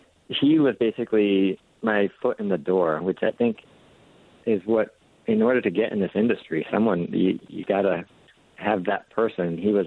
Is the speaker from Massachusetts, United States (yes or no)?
yes; Attleboro, Massachusetts, United States; also born or lived in New Bedford, United States; And I didn't grow up in Rhode Island, but I grew up nearby in Attleboro and New Bedford. So those were my formative years.